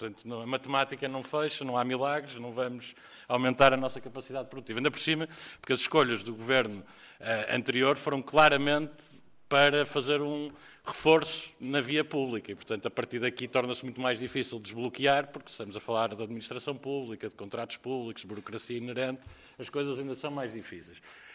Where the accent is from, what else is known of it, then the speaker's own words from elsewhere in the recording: Porto, Portugal; E como eu sou do Porto